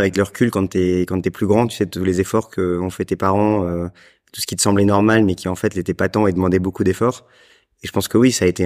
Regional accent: Paris, Île-de-France, France; À Paris. J'ai grandi à Paris jusqu'à 19 ans où je pars à Lille faire mes études.

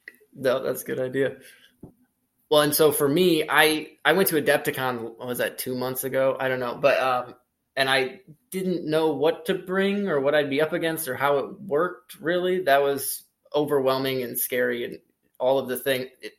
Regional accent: Kalamazoo, Michigan, United States; I'm from Kalamazoo.

